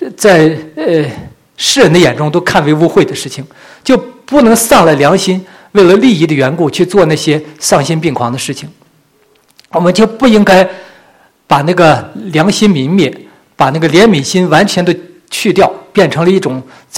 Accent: Northeast China, China; accent: Northeastern Mandarin; 用我们东北话来讲，活出人味来。

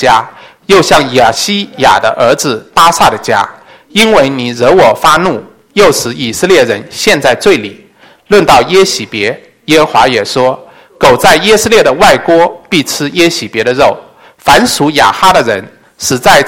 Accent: China; 我们中国人也有许多的历史书

